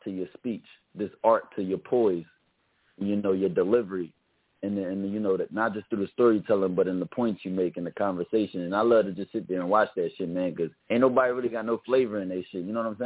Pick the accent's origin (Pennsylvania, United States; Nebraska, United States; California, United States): Pennsylvania, United States; Philadelphia; You know, I'm from Philly